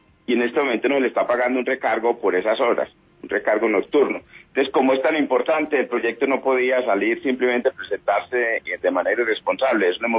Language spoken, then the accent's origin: Spanish; Medellín, Antioquia, Colombia; yo soy de Medellín y me toca financiar un apartamento en Medellín para vivir con mi familia y otro en Bogotá para cuando yo esté acá.